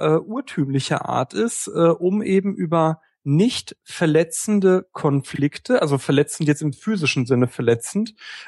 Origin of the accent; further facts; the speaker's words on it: North Rhine-Westphalia, Germany; Ja, also wir bei uns im Ruhrpott, wir bezeichnen unter Spaßkloppe das spielerische Miteinander